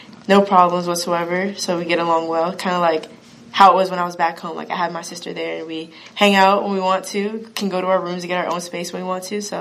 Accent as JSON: {"language": "English", "town": "Brampton", "region": "Ontario", "country": "Canada", "said": "I'm from Toronto, Canada, specifically Brampton, Ontario, Canada, Brampton. Which is a little outside of Toronto, so in the GTA area."}